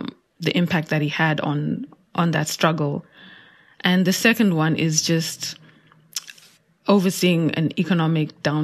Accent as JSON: {"language": "English", "country": "Zimbabwe", "tie": "born or raised there", "said": "And the reason I'm the person I am today is because I was raised in Zimbabwe. I was raised by my parents in my country."}